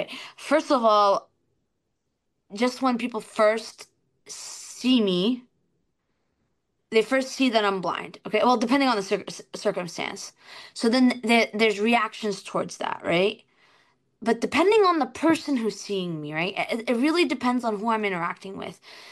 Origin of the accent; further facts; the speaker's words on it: United States; I'm like, yeah, I'm an American.